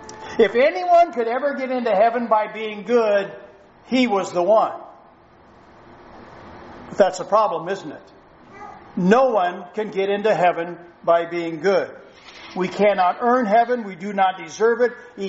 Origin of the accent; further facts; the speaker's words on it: Midwest, United States; As I mentioned earlier, I grew up in the Midwest. Grew up with what we call the Christian work ethic.